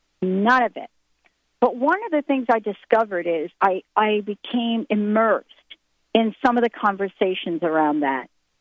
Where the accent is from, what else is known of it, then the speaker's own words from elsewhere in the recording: New York, United States; also born or lived in New Jersey; This is what I know about growing up in New York and New Jersey.